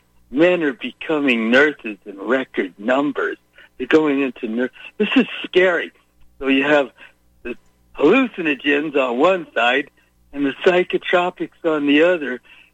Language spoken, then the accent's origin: English; Texas, United States; I mean, we're from Texas, and we knew it.